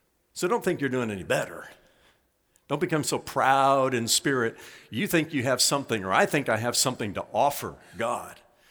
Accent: Indiana, United States; When I was a young boy growing up in Indiana … were friends with the Palmers. The Palmers lived in our neighborhood.

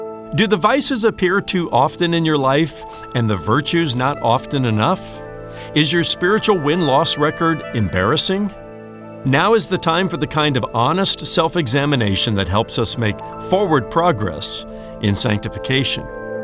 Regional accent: Indiana, United States; back when I was a young boy growing up in Indiana, I was a Miami Dolphins fan.

